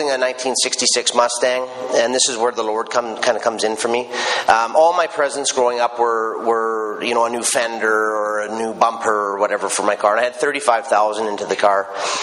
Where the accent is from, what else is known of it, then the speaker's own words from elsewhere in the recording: Port Moody, British Columbia, Canada; I was born and raised in Port Moody, which is on the coast. I come from a good family.